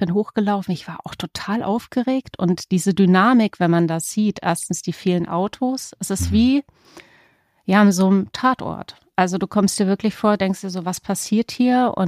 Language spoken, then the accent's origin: German; Bavaria, Germany; bei uns in Franken, wo ich ja ursprünglich herkomme